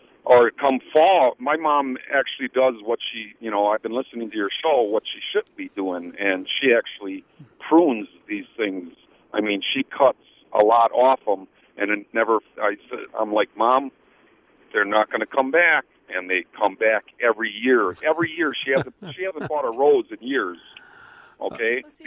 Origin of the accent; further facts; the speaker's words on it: Milwaukee, Wisconsin, United States; And I'm from Milwaukee, Wisconsin. We get a lot of snow.